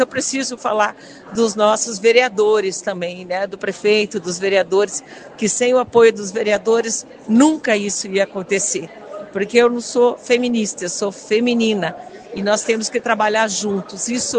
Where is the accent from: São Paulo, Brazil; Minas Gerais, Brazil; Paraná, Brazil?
Paraná, Brazil; Londrina; Você vê, eu fico sempre, sou de Londrina, né? Agora do Paraná todo.